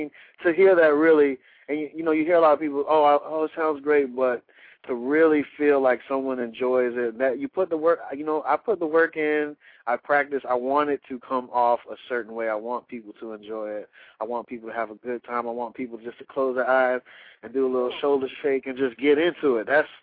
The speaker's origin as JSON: {"language": "English", "town": "Tampa", "region": "Florida", "country": "United States", "said": "I'm originally from Tampa, Florida, a small place called Claremont City."}